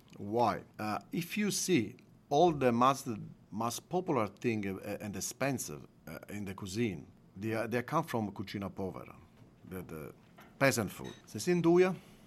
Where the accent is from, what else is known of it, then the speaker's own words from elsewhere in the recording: Italy; I have an inspiration from Italy, from my hometown. Pasta di castagna, chestnut flour pasta.